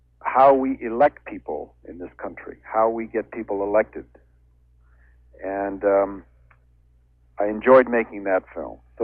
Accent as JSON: {"language": "English", "town": "Los Angeles", "region": "California", "country": "United States", "tie": "born or raised there", "said": "I grew up in Los Angeles in a Hispanic neighborhood, in a Mexican neighborhood."}